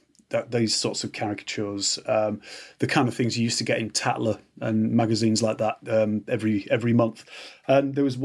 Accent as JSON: {"language": "English", "town": "Middleham", "region": "Yorkshire and the Humber", "country": "United Kingdom", "said": "And I'm from Midlam in the Dales, the Yorkshire Dales."}